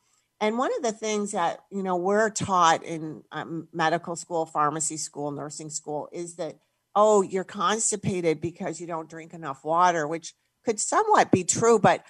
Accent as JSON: {"language": "English", "region": "New York", "country": "United States", "tie": "born or raised there", "said": "Yeah, I grew up in New York State, Western New York, quite west, about 50, 60 miles south of Buffalo near the Finger Lakes."}